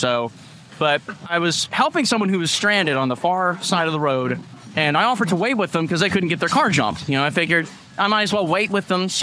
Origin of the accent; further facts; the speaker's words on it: Mobile, Alabama, United States; I'm from Mobile, Alabama.